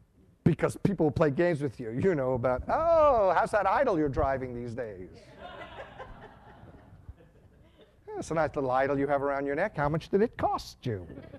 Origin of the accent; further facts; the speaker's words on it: New York City, New York, United States; We grew up in New York City, you have to understand.